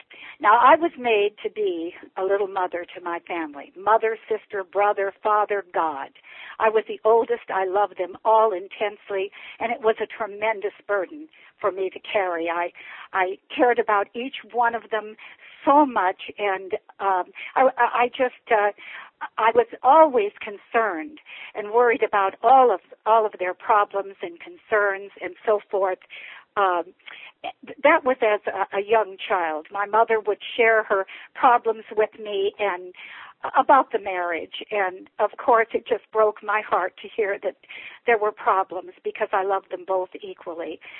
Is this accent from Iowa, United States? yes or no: yes; Des Moines, Iowa, United States; born there; By the way, I was born in Des Moines, Iowa